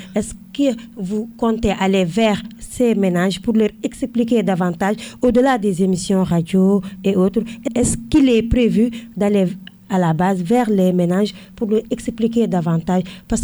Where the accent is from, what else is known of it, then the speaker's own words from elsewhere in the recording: Senegal; il y a chez nous au Sénégal, les Badianegor et autres, les OCB